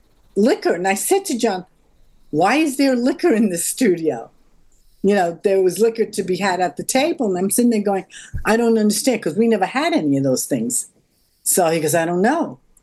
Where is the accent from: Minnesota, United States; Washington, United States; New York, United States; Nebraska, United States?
New York, United States; I'm such a New Yorker.